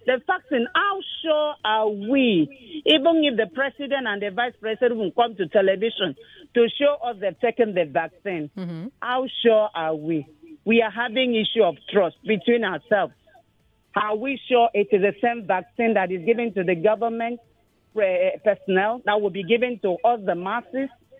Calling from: Ilesha, Osun, Nigeria; I'm calling from Ilesha.

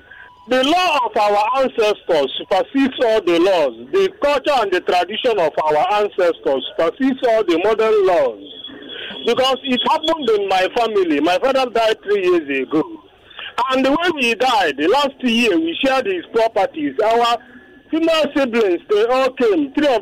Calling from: Lagos, Nigeria; I'm calling from Lagos, Chimoli Island.

